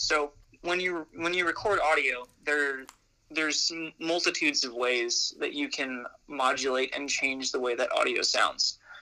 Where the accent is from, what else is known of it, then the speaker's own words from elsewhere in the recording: California, United States; I'm from California.